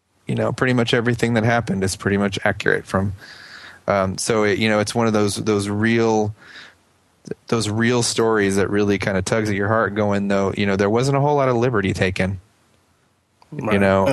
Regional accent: Nashville, Tennessee, United States; I've had connection with her in the past because I'm from the Nashville area.

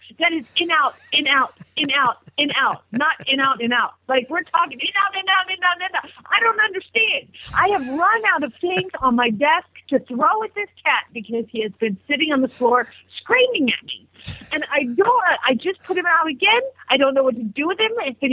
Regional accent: Phoenix, Arizona, United States; from Phoenix, Arizona

